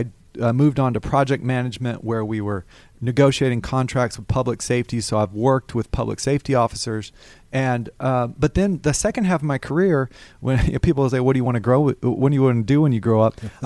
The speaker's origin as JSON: {"language": "English", "region": "Alabama", "country": "United States", "tie": "born or raised there", "moved": "as an adult", "said": "And I moved to Georgia. Well, I grew up in Alabama. I grew up in Alabama."}